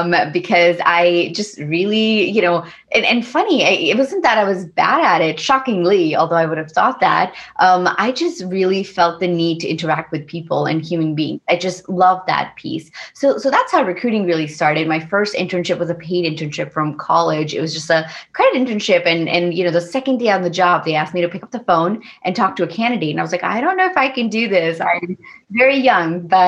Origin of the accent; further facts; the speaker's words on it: India; I'm Indian, but for us, it was, you know, English was the first language. Then I moved back and learned Hindi.